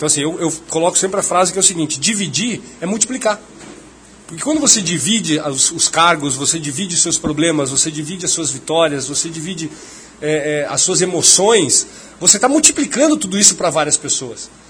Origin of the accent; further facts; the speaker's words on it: Londrina, Paraná, Brazil; Sou de Londrina, tenho família lá ainda, tenho família aqui em Jacarezinho, enfim, tenho família espalhada aí pelo Paraná inteiro.